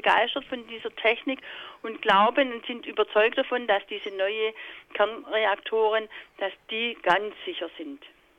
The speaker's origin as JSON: {"language": "German", "town": "Holzgerlingen", "region": "Baden-Württemberg", "country": "Germany", "said": "ich komme ja hier aus Holzgerlingen, das ist in Süddeutschland"}